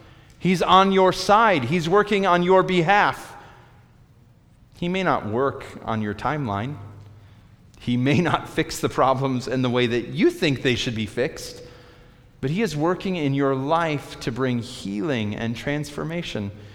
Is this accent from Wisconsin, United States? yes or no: no; Illinois, United States; In Illinois, growing up in Illinois, open caskets funerals are very common